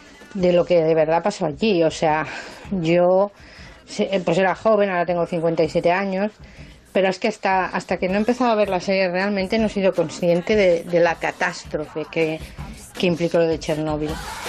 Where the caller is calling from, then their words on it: Barcelona, Catalonia, Spain; de Barcelona.